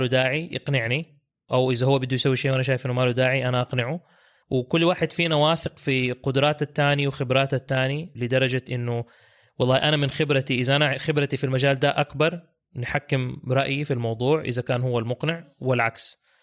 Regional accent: Jeddah, Makkah Province, Saudi Arabia; also born or lived in California; طالما بدأت بالمواليد، انا مواليد كاليفورنيا من مكة وساكن في جدة اغلب عمري.

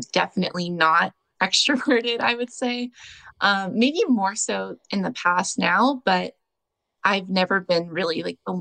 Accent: Texas, United States; So I grew up in Texas, but I went to college in Austin.

